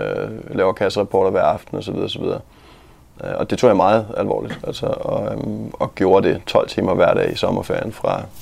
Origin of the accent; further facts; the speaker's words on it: Svaneke, Capital Region of Denmark, Denmark; Jeg er født og opvokset på Bornholm. Kommer fra en lille by, der hedder Svaneke